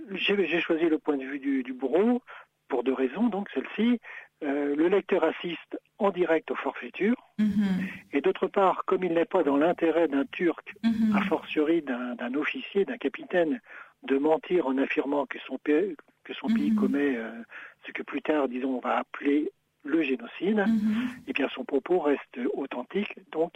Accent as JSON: {"language": "French", "country": "France", "tie": "born or raised there", "said": "Je suis né en France, j'y ai fait mes études, je porte un nom italien, j'écris sur l'Antiquité romaine, et donc pendant longtemps, mon arménité a été occultée."}